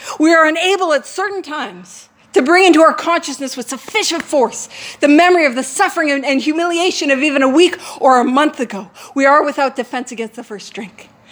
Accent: Calgary, Alberta, Canada; I'm from Calgary.

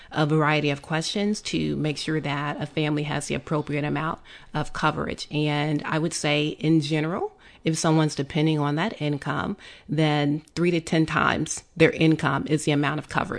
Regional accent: Indianapolis, Indiana, United States; moved away; also born or lived in Cincinnati; Well, I'm originally from Indianapolis. I graduated from Central State University, which got me to the big city of Cincinnati.

